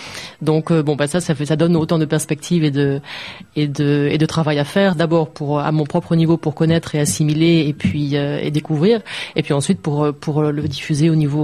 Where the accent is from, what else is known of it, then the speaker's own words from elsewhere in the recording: France; Et ça, nous, en tant que Français, ça nous remet toujours en cause.